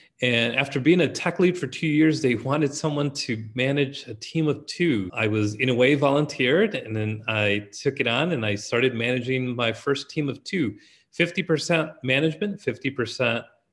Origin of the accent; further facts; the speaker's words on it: Chicago, Illinois, United States; Born and raised in Chicago of Mexican immigrant folks, I went to school at UIC